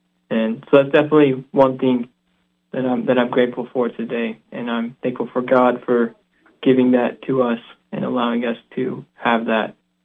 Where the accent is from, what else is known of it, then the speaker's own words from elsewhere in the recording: Rigby, Idaho, United States; now in Washington, United States; from Rigby, Idaho.